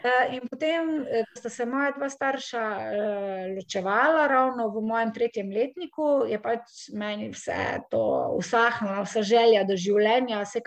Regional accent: Slovenj Gradec, Carinthia, Slovenia; sem se takrat preselila nazaj domov, ker sem pač jaz drugače iz Koroške in sem pač hodila v Maribor v šolo. Ne. Sem se potem nazaj preselila v Slovenj Gradec

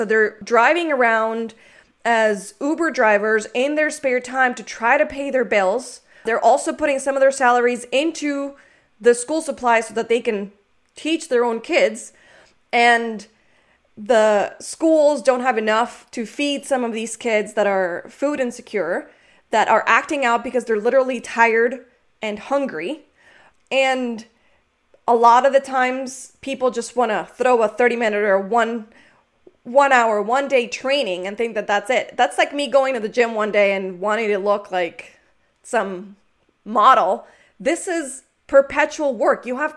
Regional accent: Colombia; I was born and raised in Colombia, so I obviously had to speak Spanish.

